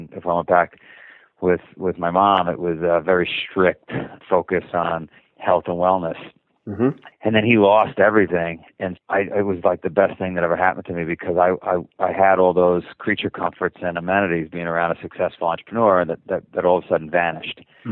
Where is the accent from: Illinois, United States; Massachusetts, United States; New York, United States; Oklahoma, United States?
New York, United States; Queens; So I grew up in Queens, New York.